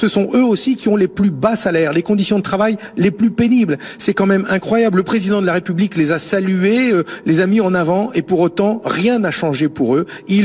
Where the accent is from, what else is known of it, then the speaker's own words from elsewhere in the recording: Hauts-de-France, France; chez nous, dans le Pas-de-Calais